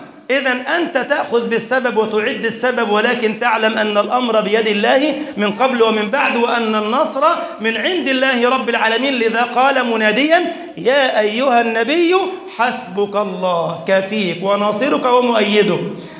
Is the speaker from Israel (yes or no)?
no; Egypt